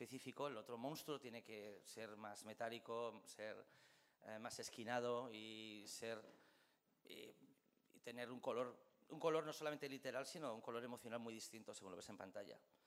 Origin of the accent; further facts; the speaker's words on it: Madrid, Community of Madrid, Spain; also born or lived in Cabezón de la Sal; yo soy de Madrid, pero vengo de Cabezón de la Sal. Y para mí Cabezón de la Sal es el lugar de donde vengo